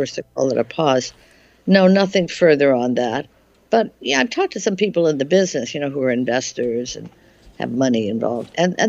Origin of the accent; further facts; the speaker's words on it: California, United States; now in New York, United States; California, so to speak, where it is at least sunny and warm. And I'm busy. I'm busy. You know, this is my hometown from many, many years ago. So, family is here, friends are here, warmth is here